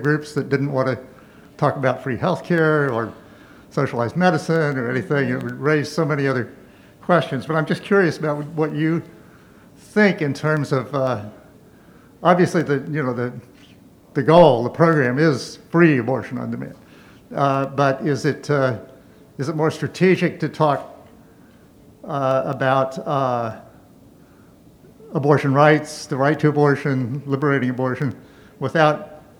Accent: New York City, New York, United States; from New York City.

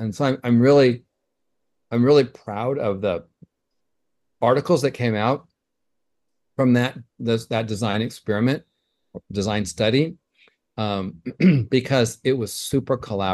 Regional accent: San Diego, California, United States; I was born and raised in San Diego. I'm a third generation San Diego. And my grandparents were here. My mom and dad are here.

